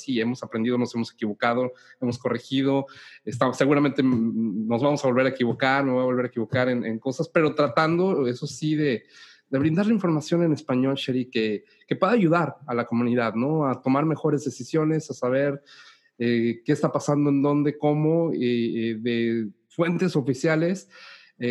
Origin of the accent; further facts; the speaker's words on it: Mexico City, Mexico; moved away as an adult; yo nací en la Ciudad de México. Ahí crecí, me crié, estudié, me gradué de licenciado en Relaciones Internacionales por la UNAM. Prácticamente viví ahí mis primeros 25 años de mi vida antes de venirme para acá. Chilango